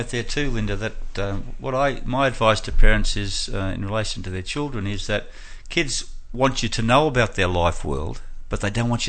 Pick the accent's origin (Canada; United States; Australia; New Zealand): Australia; Gold Coast, Queensland; born there; I was born on the Gold Coast, and I got my first surfboard when I was 12.